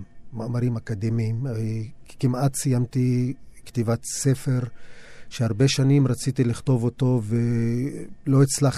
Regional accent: Nazareth, Northern District, Israel; כן, אני מנצרת, כן, אבל אני תושב העולם, כאילו.

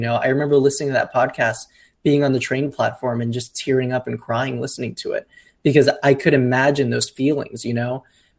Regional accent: Miami, Florida, United States; My grandparents on my mother's side were undocumented immigrants from Colombia, and I'm from Miami. So I, you know, this is my culture.

